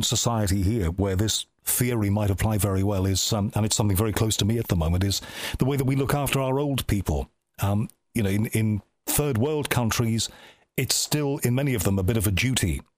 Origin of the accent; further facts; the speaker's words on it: Liverpool, North West England, United Kingdom; as a kid growing up in Liverpool, we had a certain amount of that still.